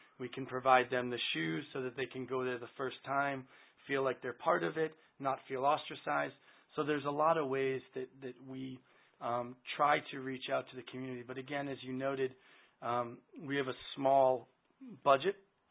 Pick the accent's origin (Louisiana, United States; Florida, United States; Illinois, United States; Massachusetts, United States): Massachusetts, United States; I'm from Massachusetts.